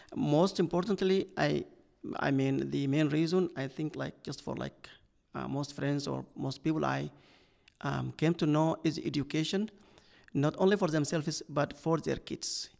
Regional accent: Sudan; English is a second language; moved away as an adult; also born or lived in Khartoum / Dallas; now in Iowa City, United States; I'm from Sudan and I'm from a rural area. That just gave me like impression I'm just going back to my village, because I went to college in the capital city of Khartoum and I'm originally from a rural area.

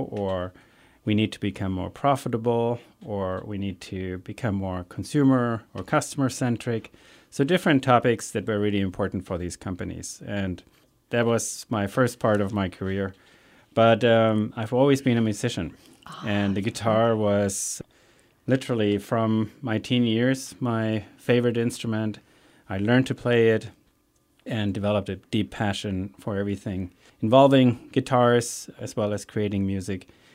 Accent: Germany; now in United States; where I grew up in Germany, you know, hills and mountains and rivers and lots of nature and lots of industry as well and business.

